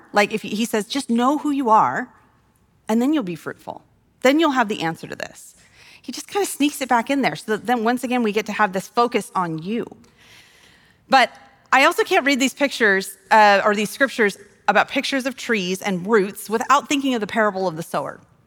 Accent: Wyoming, United States; I'm from Wyoming, and while they don't blow quite as much, I think of sagebrush when I think of these

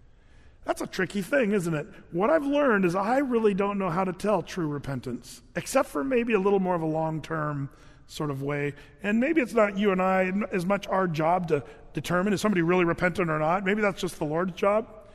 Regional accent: Oregon, United States; Now, when I was growing up in Southern Oregon

